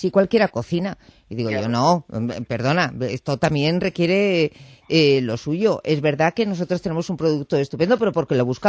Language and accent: Spanish; Basque Country, Spain; Yo soy valenciana, yo soy vasca sí. y valenciana consorte.